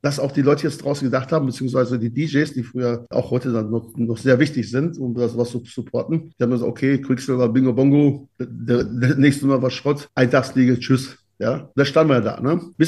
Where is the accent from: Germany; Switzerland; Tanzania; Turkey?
Turkey; Antalya; in meiner Heimat in Antalya.